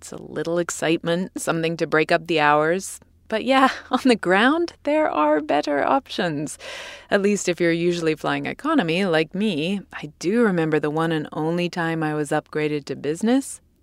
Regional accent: England, United Kingdom; He's a historian at Liverpool Hope University in my home country of England

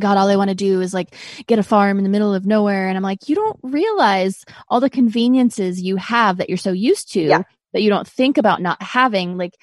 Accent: Azores, Portugal; I grew up in Azores. Do you know where that is?

